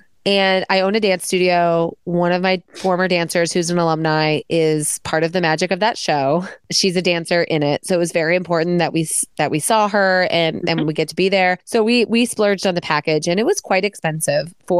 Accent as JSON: {"language": "English", "region": "Midwest", "country": "United States", "said": "Because my family always flies. I'm from the Midwest. Our drive is 14 hours to Disney."}